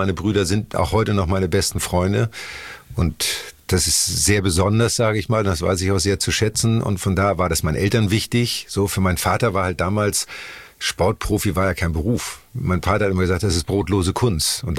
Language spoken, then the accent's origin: German; Elmshorn, Schleswig-Holstein, Germany; aber ich bin in Elmshorn groß geworden, aufgewachsen und ich hatte eine tolle Kindheit.